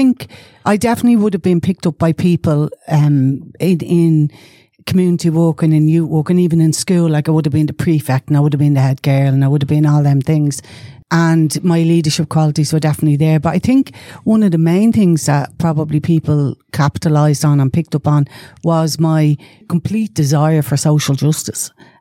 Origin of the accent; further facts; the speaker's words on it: Artane, Leinster, Ireland; I've lived in Artane most of my life, but before I've lived in Artane, I lived in lots